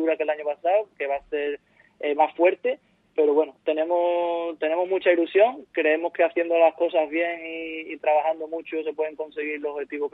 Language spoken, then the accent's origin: Spanish; Colombia; now in Spain; Yo una vez que me vine de Colombia tenía claro que quería empezar a entrenar aquí como primer entrenador